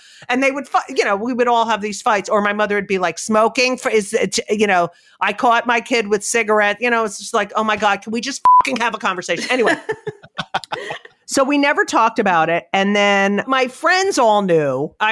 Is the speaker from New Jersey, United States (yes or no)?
yes; New Jersey, United States; born or raised there